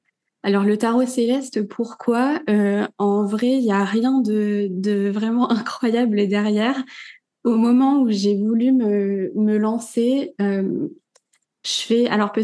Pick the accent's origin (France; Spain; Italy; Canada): France; Normandy; also born or lived in Paris; now in Nice, France; j'ai 33 ans, je suis normande mais je vis à Nice après avoir vécu plus de 10 ans à Paris.